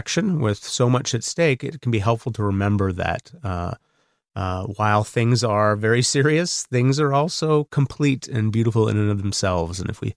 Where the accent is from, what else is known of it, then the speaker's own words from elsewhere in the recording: Canada; that's because I'm Canadian. I live across the border